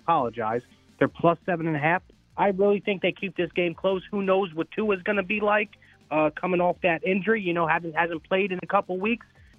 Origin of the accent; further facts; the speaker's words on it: New Jersey, United States; I'm from North Jersey. I'm a blue-collar union guy.